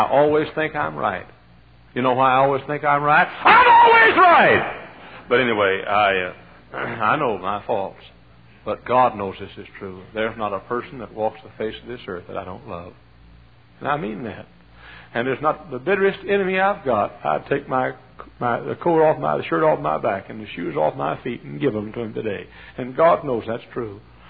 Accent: Texas, United States; And I met a lady, and I'm from Texas, and we speak to folks down in Texas.

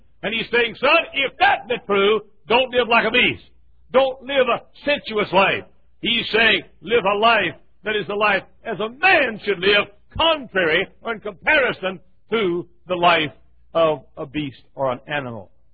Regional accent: United States; I believe in, for example, I happen to be glad that I'm American.

